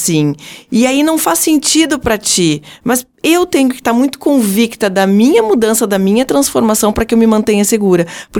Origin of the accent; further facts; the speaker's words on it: Passo Fundo, Rio Grande do Sul, Brazil; now in Porto Alegre, Brazil; Eu sou natural de Passo Fundo, mas eu moro hoje em Porto Alegre